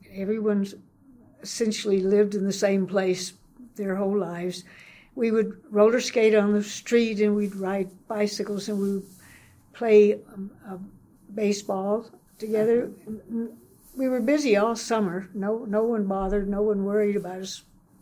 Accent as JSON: {"language": "English", "town": "New Albany", "region": "Mississippi", "country": "United States", "tie": "born or raised there", "said": "I was born in September the 11th, 1934, in New Albany, Mississippi. I grew up in that area. It's near Memphis, Tennessee."}